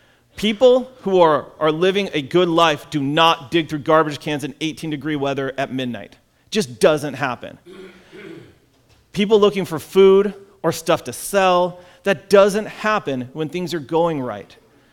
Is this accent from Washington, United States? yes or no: yes; Shelton, Washington, United States; So I grew up in Shelton, teenager in Shelton.